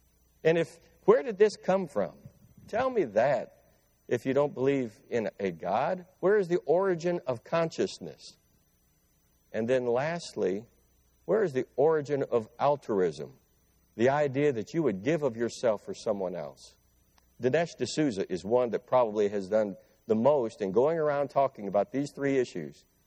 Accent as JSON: {"language": "English", "town": "Flat Rock", "region": "Michigan", "country": "United States", "tie": "born or raised there", "said": "I grew up right in Flat Rock, right between Dearborn and Toledo."}